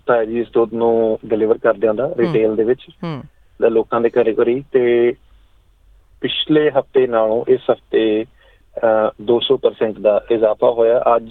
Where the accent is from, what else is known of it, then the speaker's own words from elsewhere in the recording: Punjab, India; ਅਸੀਂ ਪੰਜਾਬ ਤੋਂ, ਬਹੁਤੇ ਸਾਡੇ ਤੁਹਾਡੇ ਲਿਸਨਰ ਨੇ ਪੰਜਾਬ ਤੋਂ ਆਏ ਹੋਣਗੇ